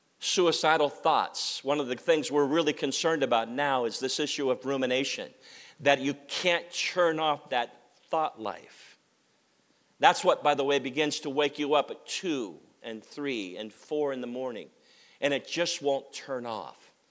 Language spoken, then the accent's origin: English; Pennsylvania, United States; Back in the old days, I grew up near Penn State University